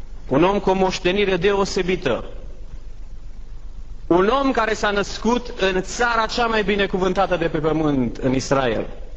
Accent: Romania; born there; eu m-am născut în România

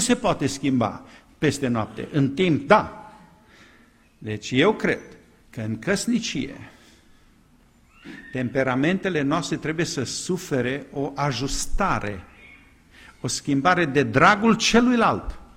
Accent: Transylvania, Romania; Eu sunt ardelean.

